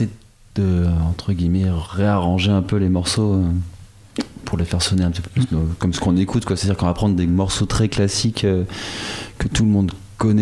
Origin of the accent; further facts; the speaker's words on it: Saintes, Nouvelle-Aquitaine, France; j'ai un petit peu bougé, mais oui, je suis né à Sainte et ça fait.